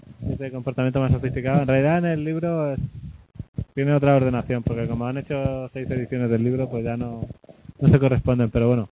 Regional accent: Region of Murcia, Spain; Parece que hablo muy rápido y no vocalizo nada, pero bueno. Como soy murciano, no me perdona.

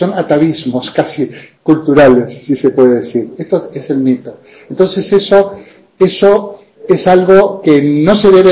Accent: Argentina; born there; Yo he estado en Argentina hace poco, soy de origen argentino

